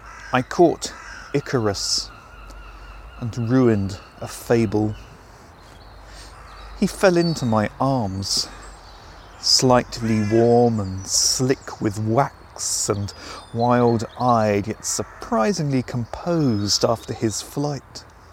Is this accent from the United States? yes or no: no; South East England, United Kingdom; I grew up in Surrey in a forest. Not literally in a forest, we lived in a house, but the house was in a forest, and through the back bedroom windows you could see the whole of West London.